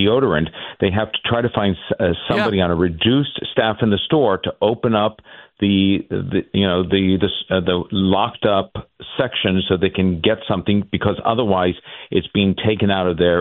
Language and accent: English; San Francisco, California, United States; also born or lived in New York City; called home for 25 years for a long time in New York City. Mm-hmm. It became the way to do business in my hometown of San Francisco.